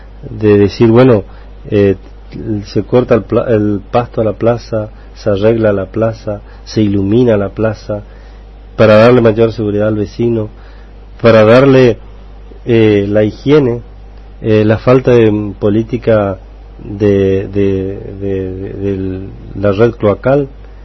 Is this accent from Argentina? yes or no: yes; Tierras Coloradas, Corrientes, Argentina; also born or lived in Curuzú Cuatiá; vengo del sector rural. Yo me nací en Curuzucuatiá, pero me crié en Tierras Coloradas, en la tercera sección, y conozco la realidad. Mi padre vive aún ahí